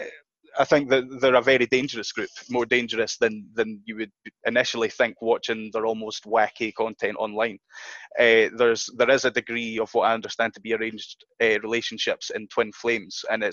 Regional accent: United Kingdom; given America's almost backward ways to me as a British person

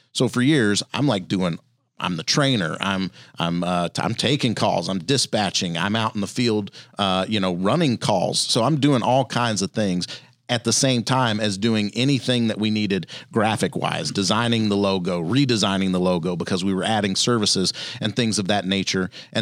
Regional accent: Louisiana, United States; I grew up in Louisiana and so spent a lot of time outdoors. We didn't have a ton of money.

